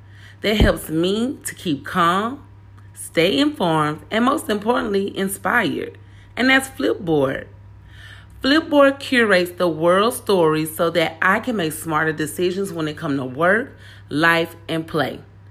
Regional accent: Houston, Texas, United States; I'm dedicating it to my hometown, Houston, Texas. You know, the home of the chopped and screwed, the home of the scissor, the home of the 713-281-832-346, the home of … the home of Black Girl Abroad.

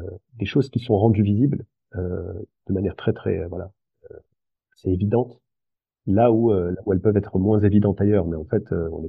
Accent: Lyon, Auvergne-Rhône-Alpes, France; also born or lived in Damascus, Syria / Saint-Étienne; Et j'ai grandi d'abord dans la Loire, près de Saint-Étienne. Puis on va dire au collège, on est parti à Lyon, où j'ai passé mon adolescence. Puis finalement, je suis monté à Paris pour poursuivre mes études au niveau master.

